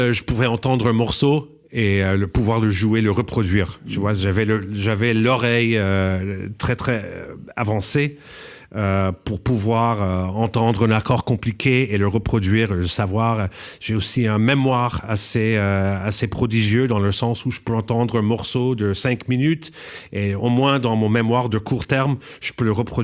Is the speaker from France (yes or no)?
no; Canada; moved away; j'ai quitté le Canada en 98, peut-être aussi pour partir, pour reprendre le force de pouvoir être moi-même. Je me suis dit, j'ai trop de connaissances, je suis trop sensible à ce que les autres pensent de moi ici. En plus, comme c'est la culture dans laquelle j'ai grandi